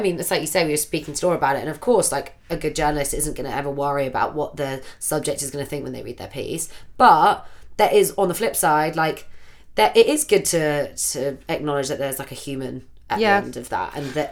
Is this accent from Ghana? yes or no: no; London, United Kingdom; because I grew up in Ladbroke Grove